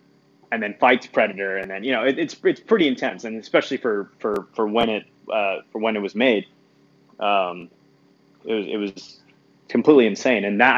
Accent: Hong Kong; those OVA anime titles from the 90s that I watched growing up in Hong Kong.

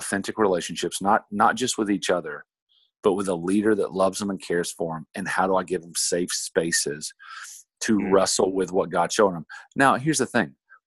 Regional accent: the South, United States; I'm from the South. And so when you grew up, it was just, you know, you believe in Jesus because this is what we do.

